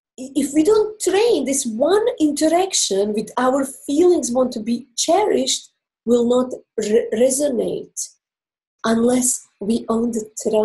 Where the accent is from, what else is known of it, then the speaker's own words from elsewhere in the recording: Croatia; first language Croatian; English is a second language; You recognize me as a foreigner because of my accent. And if I fully speak my Croatian, you will definitely know she is totally not from here, right?